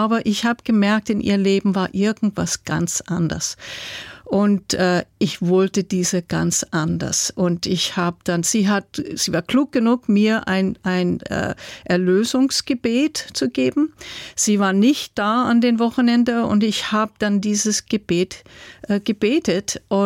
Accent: New Jersey, United States; born there; German is a second language; Ich bin in New Jersey, in Nordost-Küste Amerika geboren.

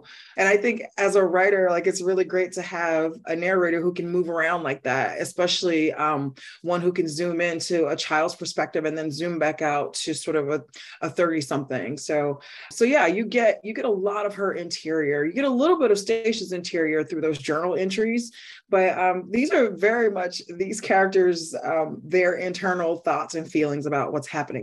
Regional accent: Illinois, United States; So I grew up in the Robert Taylor Homes, and if I was going to write a story about girlhood, that's the neighborhood, the block I know the best.

